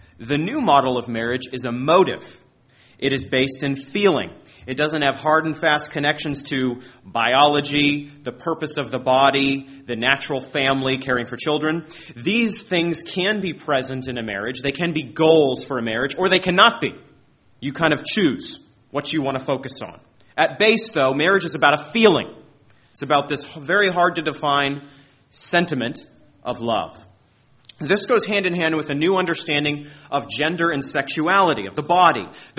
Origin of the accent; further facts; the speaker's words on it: Maine, United States; This is not far out there, Maine, my home state.